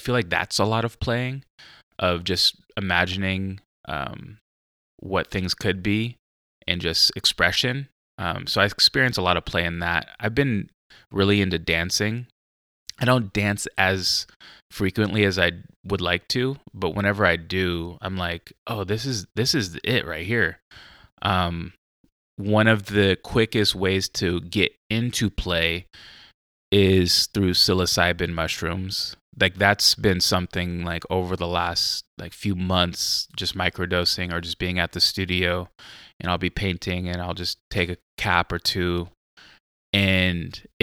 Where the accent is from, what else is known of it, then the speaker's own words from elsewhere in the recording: United States; Like they were like growing up in the States, like the Three Ninjas